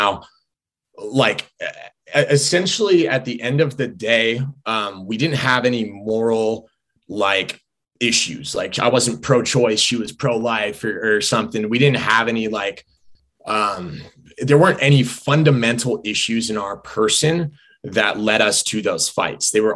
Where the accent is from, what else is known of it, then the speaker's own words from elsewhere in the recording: California, United States; But I grew up in Southern California. There's not a lot of bugs.